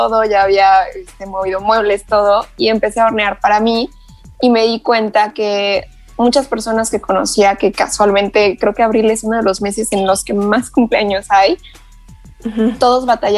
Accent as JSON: {"language": "Spanish", "town": "Toluca", "region": "State of Mexico", "country": "Mexico", "said": "Yo soy de Toluca y allá hay una repostería que es súper tradicional."}